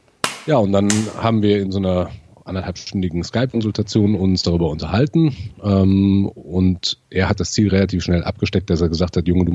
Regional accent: North Rhine-Westphalia, Germany; ich komme aus der Nähe von Siegen

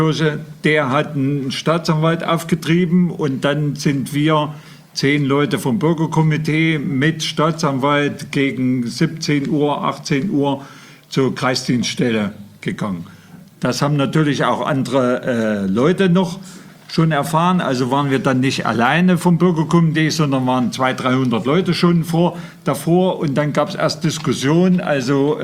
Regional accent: Gotha, Thuringia, Germany; Also, und bei uns in Gotha war das anders.

